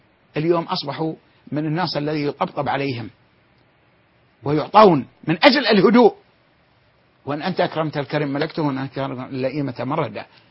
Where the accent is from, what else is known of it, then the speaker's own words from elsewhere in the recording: Bahrain; عندنا في البحرين معسكرين؟